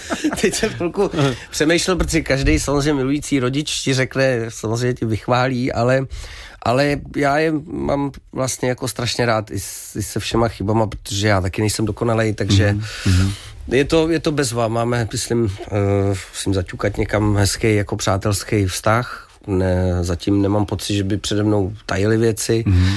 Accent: Prague, Czechia; jedu, že já jsem rodilý Pražák, a nebo i v okolí Prahy

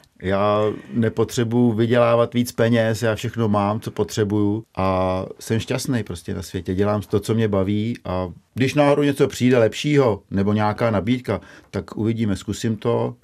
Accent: Smrdov, Vysočina Region, Czechia; Takže já jsem ze Smrdova a mý dva bráchové jsou ze Sázavky, ale jsme ze stejné vesnice.

